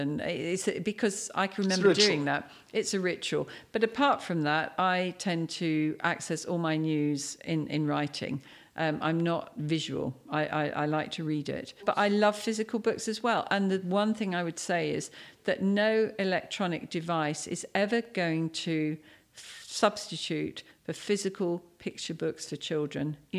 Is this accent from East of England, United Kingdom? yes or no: yes; Cambridge, East of England, United Kingdom; I'm from Cambridge, so biking is an important skill set for me.